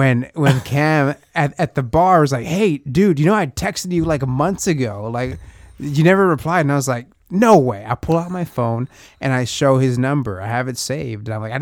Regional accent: Brownsville, Texas, United States; Brownsville is on the border of Mexico by the sea, the farthest southern city on the tip of Texas.

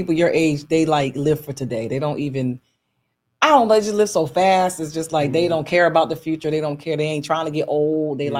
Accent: Bristol, Pennsylvania, United States; my hometown of Bristol, Pennsylvania.

